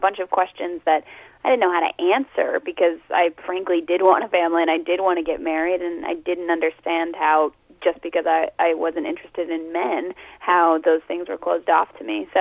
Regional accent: the South, United States; And I'm from the South. I wasn't making up a mom voice.

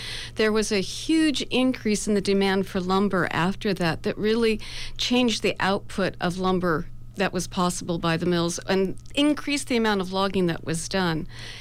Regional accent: California, United States; a lot of the things that I took for granted growing up in Humboldt County that everybody knew, suddenly nobody really remembers anymore.

